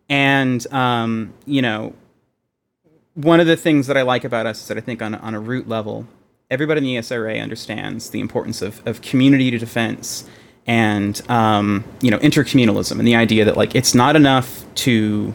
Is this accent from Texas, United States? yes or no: yes; Texas, United States; Being a Texan, I grew up around guns.